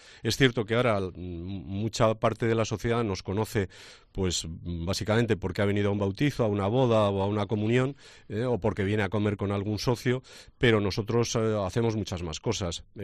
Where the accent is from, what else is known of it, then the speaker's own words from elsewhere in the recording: Bilbao, Basque Country, Spain; los bilbaínos somos bilbaínos sin diptongo.